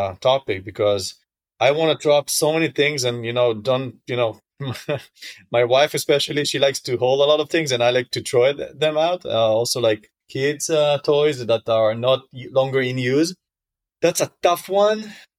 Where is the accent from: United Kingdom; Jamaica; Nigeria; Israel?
Israel; moved away as an adult; now in United States; I'm originally from Israel, and I've been living here in the States for, I would say, almost 9 years.